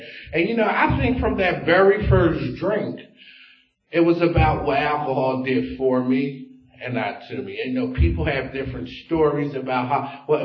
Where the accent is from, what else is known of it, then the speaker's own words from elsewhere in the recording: Philadelphia, Pennsylvania, United States; where I'm from North Philly. And, like, guys are not talking about spirituality on the corner of 23rd and Burks.